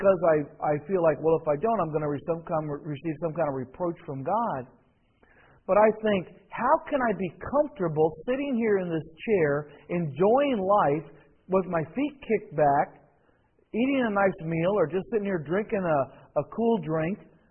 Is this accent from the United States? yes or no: yes; United States; Spent 10 years apologizing for being American. I did.